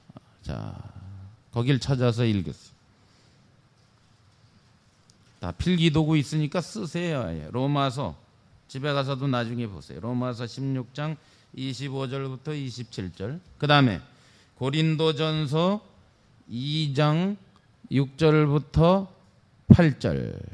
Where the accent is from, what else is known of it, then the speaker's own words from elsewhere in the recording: Chungcheong, South Korea; 전 충청도 사람이라 빨리 얘기할 줄은 몰라요.